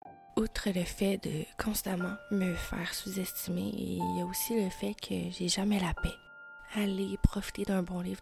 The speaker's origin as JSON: {"language": "French", "town": "Montreal", "region": "Quebec", "country": "Canada", "said": "On est montréalaise ou on l'est pas."}